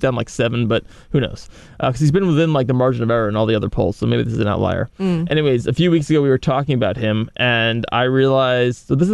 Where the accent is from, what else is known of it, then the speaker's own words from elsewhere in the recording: New Jersey, United States; I can't pronounce it because I'm from Jersey.